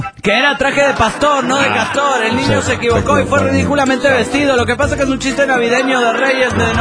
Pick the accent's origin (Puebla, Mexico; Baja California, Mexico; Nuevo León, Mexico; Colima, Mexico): Baja California, Mexico; Tijuana; de Tijuana, México.